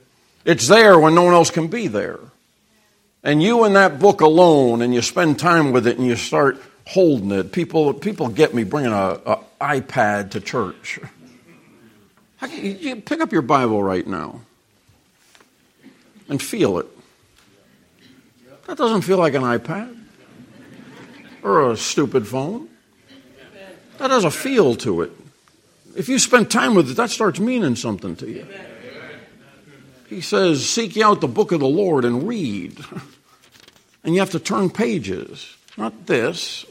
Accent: Southern United States, United States; So you're not going to get anything on me as a Southerner.

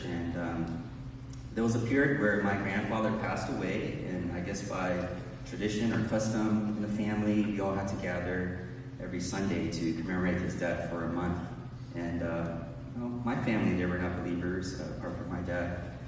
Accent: San Francisco, California, United States

